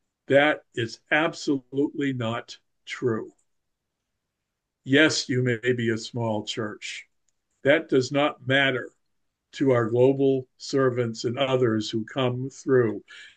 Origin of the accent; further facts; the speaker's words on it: Maine, United States; I'm from Maine.